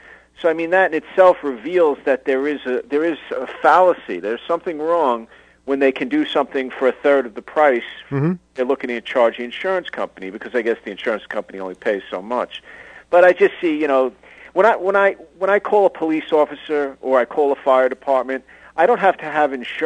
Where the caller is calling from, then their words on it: Mount Sinai, New York, United States; Mount Sinai, New York.